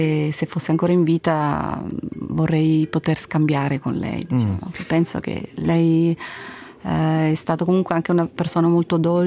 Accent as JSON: {"language": "Italian", "region": "Zurich", "country": "Switzerland", "tie": "born or raised there", "said": "Sono molto legata a Zurigo, non so, mi piace, cioè mi sento, penso che sia per noi di seconda generazione."}